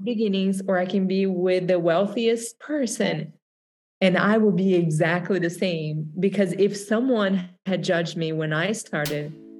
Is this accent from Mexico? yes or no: no; Brazil; English is a second language; moved away as an adult; So I am Brazilian, as you guys can tell by the accent. I came from Brazil 20 years ago. So I have almost half life here, half life in Brazil. So half and half. And I went to school in Brazil originally for marketing.